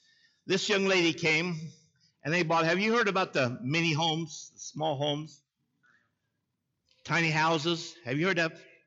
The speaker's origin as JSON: {"language": "English", "region": "Oklahoma", "country": "United States", "tie": "born there", "said": "Now, I was born in Oklahoma, so be cool."}